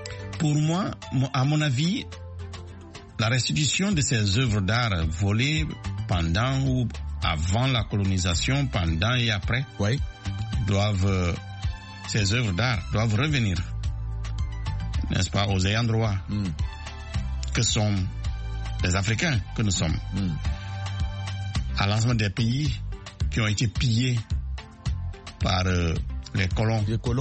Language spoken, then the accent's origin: French; Nzérékoré, Nzérékoré Region, Guinea; en Zérékoré, ma ville natale, dans le sud-est de la Guinée